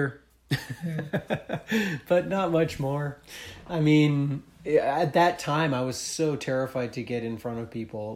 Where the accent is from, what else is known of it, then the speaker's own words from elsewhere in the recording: New England, United States; growing up in New England, like there wasn't much of a punk scene where I lived.